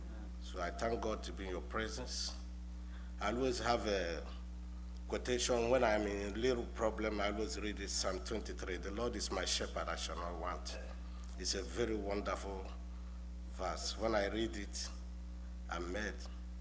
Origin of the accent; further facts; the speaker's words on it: Nigeria; English is a second language; I'm from Nigeria.